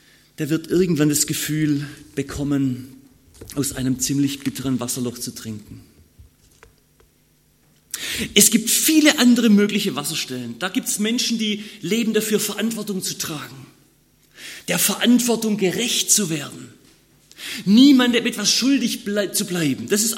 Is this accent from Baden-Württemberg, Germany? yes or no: yes; Baden-Württemberg, Germany; da wo ich herkomme aus Schwaben, da schaffen Männer, die schaffen, man schafft